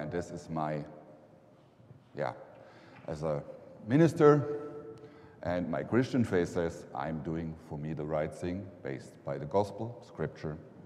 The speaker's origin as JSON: {"language": "English", "country": "Germany", "tie": "born or raised there", "second_language": "English", "lives_now": "United States", "said": "I'm not a resident, I'm born and raised in Germany, and even I'm white, male, the old, I don't have a full green card"}